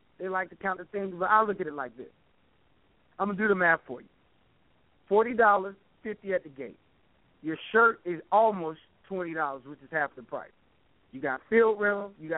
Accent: Florida, United States; I come from Florida. We started Hotbed in South Florida.

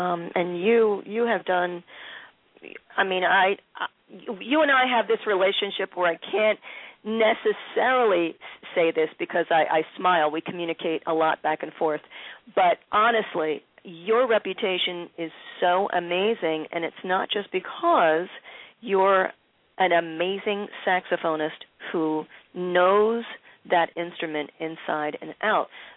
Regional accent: Philadelphia, Pennsylvania, United States; growing up in Philadelphia

